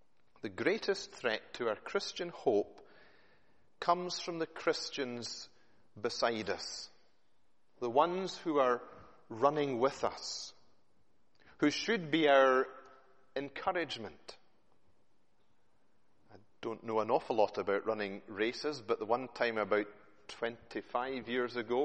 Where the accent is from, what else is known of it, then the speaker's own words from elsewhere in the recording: Scotland, United Kingdom; We're Scottish, but might not happen.